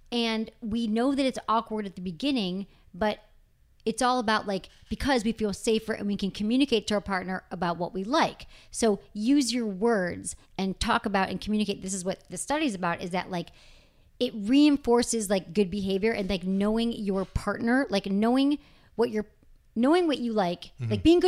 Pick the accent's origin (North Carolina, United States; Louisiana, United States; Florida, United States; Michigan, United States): Michigan, United States; I'm from Michigan.